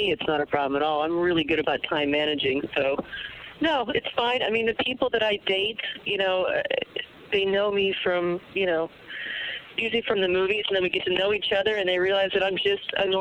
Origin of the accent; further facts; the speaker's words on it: Florida, United States; I have one good one. I was raised in Florida, right?